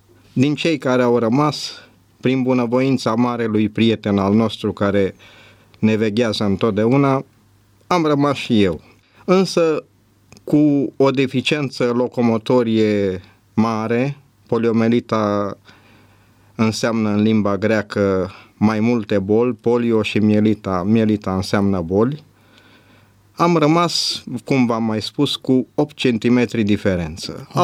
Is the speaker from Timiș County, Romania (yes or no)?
yes; Jimbolia, Timiș County, Romania; born there; Pe 28 iunie 1948, în cel mai frumos oraș din țară, Jimbolia, la 42 de kilometri de Timișoara.